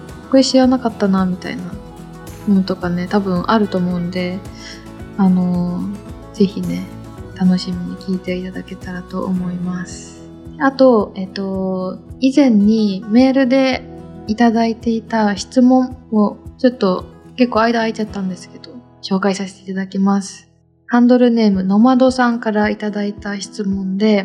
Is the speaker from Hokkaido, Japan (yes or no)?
no; Aichi, Japan; 私愛知県出身で、